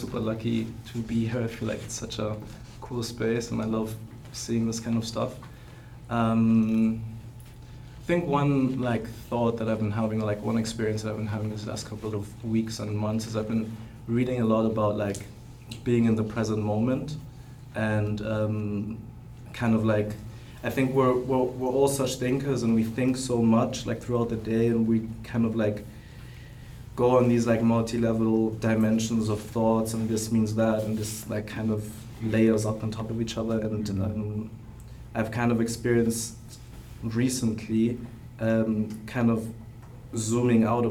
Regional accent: Germany; English is a second language; I'm visiting from Germany. This is my first time in New York, actually.

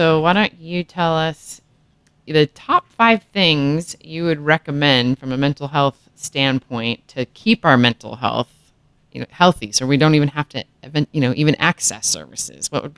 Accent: North Dakota, United States; And I'm from North Dakota, so I'm just going to highlight this

